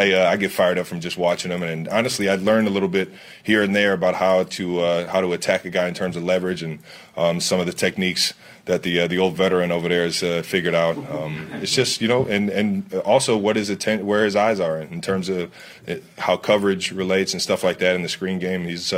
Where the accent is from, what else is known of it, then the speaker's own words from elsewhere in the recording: Cleveland, Ohio, United States; I mean, I grew up in Cleveland, Ohio